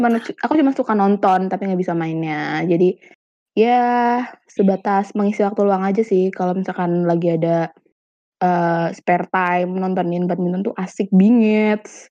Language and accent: Indonesian; Purwokerto, Central Java, Indonesia; asalku dari Purwokerto. Tau gak ya orang-orang sama Purwokerto? Pokoknya Purwokerto tuh tempat yang orangnya ngomongnya ngapak.